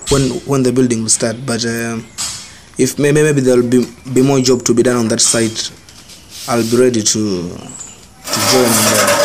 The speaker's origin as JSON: {"language": "English", "country": "Kenya", "lives_now": "Erode, India", "said": "I'm a Kenyan."}